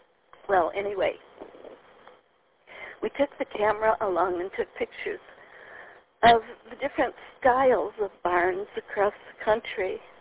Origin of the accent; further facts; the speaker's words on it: Wisconsin, United States; We are from the Wisconsin area